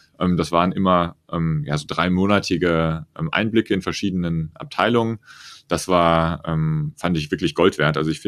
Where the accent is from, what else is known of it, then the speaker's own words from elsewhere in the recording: Friedrichsdorf, Hesse, Germany; Ich komme aus der Region rund um Frankfurt. Ich bin in Friedrichsdorf groß geworden, so ungefähr so 30 Kilometer nördlich von Frankfurt. Bin dort zur Schule gegangen, in der Grundschule, dann in Bad Homburg auf die weiterführende Schule gegangen.